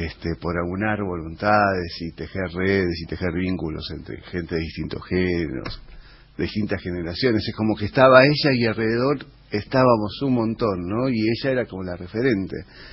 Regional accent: Jujuy, Argentina; born there; El día que yo cumplí 50 años … me llevó a tocar a Jujuy, que es donde yo nací.

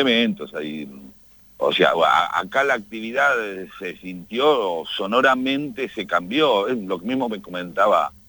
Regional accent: Buenos Aires, Argentina; Yo soy de San Telmo

